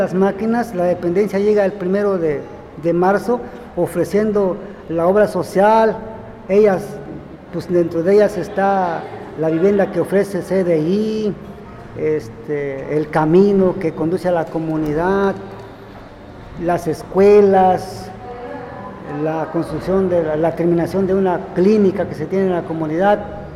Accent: Oaxaca, Mexico; donde nosotros como oaxaqueños no aceptamos pertenecer al nuevo municipio

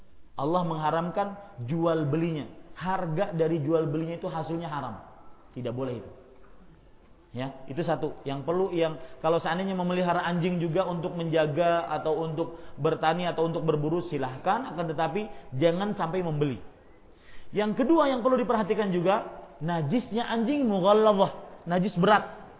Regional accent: Banjarbaru, South Kalimantan, Indonesia; saya berasal dari Banjarbaru, ini dari kampung saya. Kebetulan pulang kampung ke Payakumbuh

